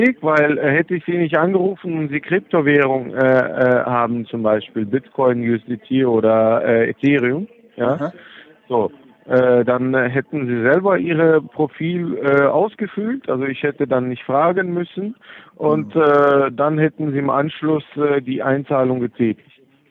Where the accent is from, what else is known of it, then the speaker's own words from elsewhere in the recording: Austria; Ich bin Österreicher, habe ich ja schon wiederholt.